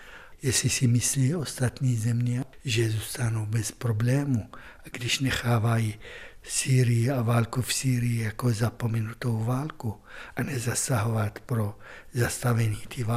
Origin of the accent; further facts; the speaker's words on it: Litoměřice, Ústí nad Labem Region, Czechia; Jsem litoměřický občan. Lidi z Litoměřic jsou moje spoluobčané. Lidi z České republiky jsou moje spoluobčané. Sýrie je ve mně